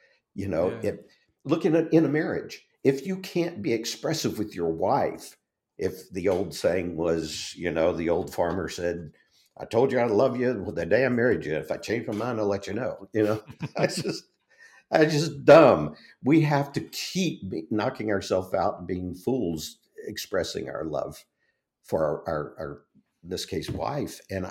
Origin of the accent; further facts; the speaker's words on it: Louisiana, United States; But soon I learned about rock and roll, and I'm from South Louisiana.